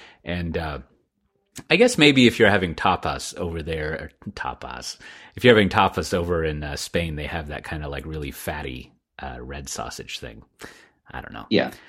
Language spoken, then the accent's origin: English; Austin, Texas, United States; You know, I grew up here in Austin eating steak with my grandfather, who, come to think of it, died at kind of a early age.